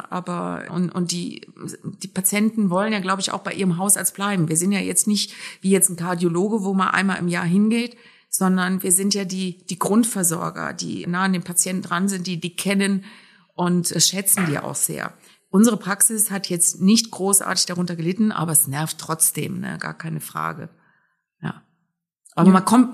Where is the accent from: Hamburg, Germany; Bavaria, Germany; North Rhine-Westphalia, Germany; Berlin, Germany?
North Rhine-Westphalia, Germany; Cologne; Ich selber bin ja Kölnerin von Haus aus, also ich komme aus einer Großstadt.